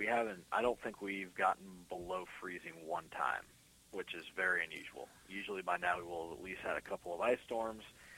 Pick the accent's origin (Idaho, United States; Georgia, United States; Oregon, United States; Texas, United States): Idaho, United States; Boise; Yeah, so growing up in Boise, this is quite better.